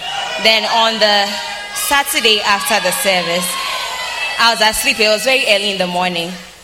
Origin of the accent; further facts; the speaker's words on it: Lagos, Nigeria; I'm from Lagos.